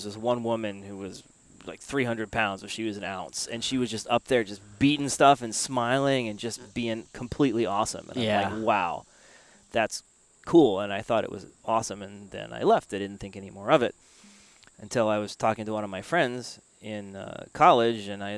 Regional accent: Little Rock, Arkansas, United States; Well, like most taiko players, I'm from Little Rock, Arkansas.

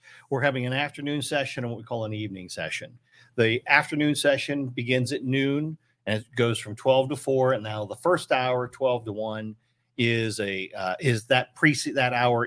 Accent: Ohio, United States; I grew up in Northeast Ohio, too. I'm as much of a football nut as anybody.

